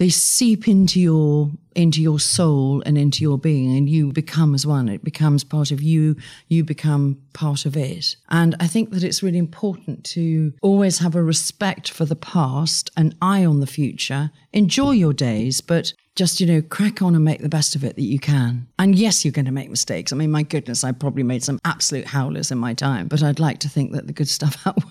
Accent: South West England, United Kingdom; also born or lived in Marlborough; But then I was brought up in Dorset. My family sort of HQ was just over the border in Devon. So I was brought up in Lyme Regis.

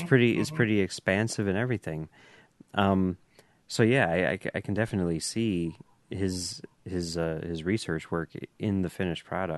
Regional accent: Chicago, Illinois, United States; I'm from Chicago, you know.

